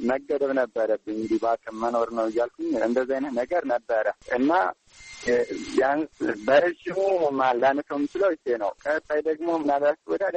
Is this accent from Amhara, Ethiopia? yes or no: yes; Sekela, Amhara, Ethiopia; born there; ምዕራብ ጎጃም ዞን ሰከላ ወረዳ ነው የተወለድኩት፣ ገጠራማ ክፍል ነው።